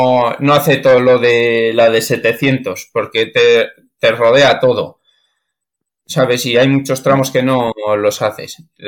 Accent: Soria, Castile and León, Spain; A mí el calor me va muy mal, que yo soy de Soria

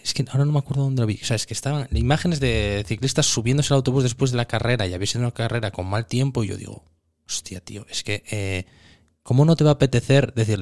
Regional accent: Oviedo, Asturias, Spain; Soy un paisano de Oviedo

